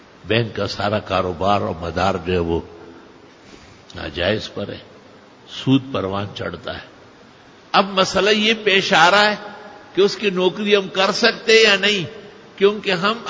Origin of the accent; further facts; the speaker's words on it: Pakistan; میں پاکستان کا ہوں, اسی شہر کا مفتی ہوں جس شہر میں وہ شیخ الاسلام اور مفتی اعظم بنے ہوئے ہیں